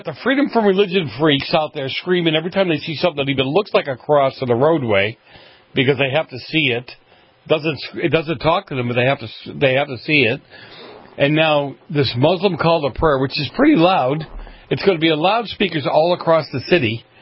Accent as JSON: {"language": "English", "town": "Boston", "region": "Massachusetts", "country": "United States", "tie": "born or raised there", "said": "the only time I remember religious stuff happening is when I grew up in Boston and the church bells went off every Sunday morning when Mass was starting."}